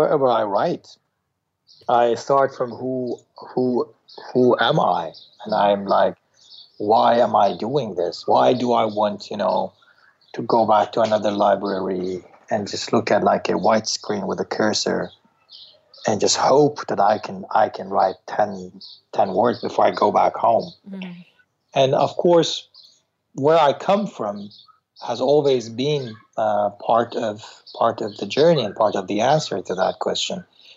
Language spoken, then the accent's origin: English; Kuala Lumpur, Malaysia; now in New York, United States; yeah, I am a New Yorker. I am from Kuala Lumpur.